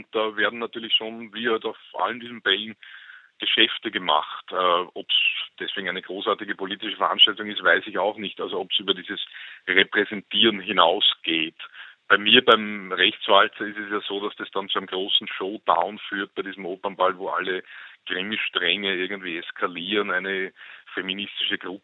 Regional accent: Austria; dieses Phantasma, das man da irgendwie als Österreicher eingeimpft bekommt

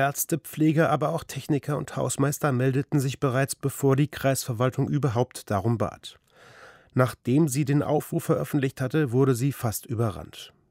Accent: Kredenbach, North Rhine-Westphalia, Germany; Eigentlich lasse ich keine Gelegenheit aus, um meinen Heimatort zu besuchen. Aber Journalismus zu Corona-Zeiten funktioniert so nicht. Die Interviews wurden aus der Ferne geführt. Aber vor knapp 2 Jahren war ich mit dem Mikrofon in Kredenbach

